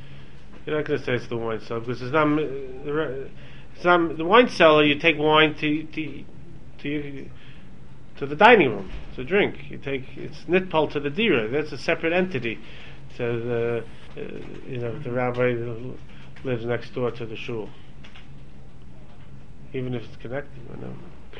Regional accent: Brooklyn, New York, United States; I don't know, I grew up in Brooklyn.

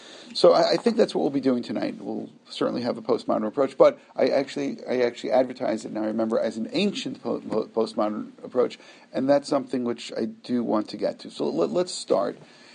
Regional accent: Brooklyn, New York, United States; I remember when I was growing up in Brooklyn, that there are certain Jews who would call them three-day-a-year Jews.

